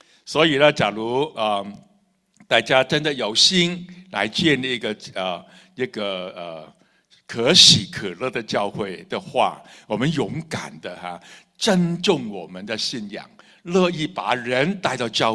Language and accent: Chinese; Hong Kong; born there; 我的教会在这个木屋区木屋区里面的香港战后，我是战后出生的